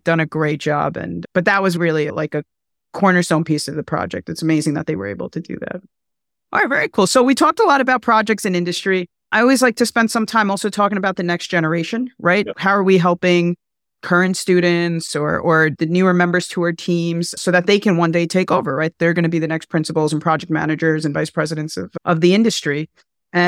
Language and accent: English; New York City, New York, United States; I'm a New Yorker like you, right?